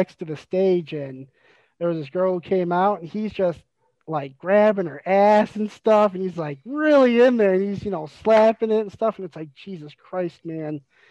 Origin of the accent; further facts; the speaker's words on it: Michigan, United States; I'm from Michigan. So, we get off on 8 Mile.